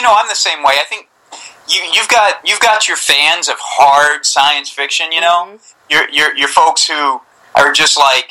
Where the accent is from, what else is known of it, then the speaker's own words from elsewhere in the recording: the South, United States; Like, I grew up in the South, and so I read a lot of Mark Twain.